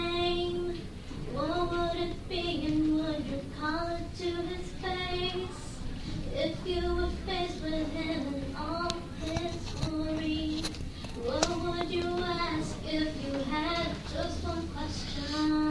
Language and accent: English; Oban, Scotland, United Kingdom; I'm 19, I'm from Oban, which is 30 minutes away from me.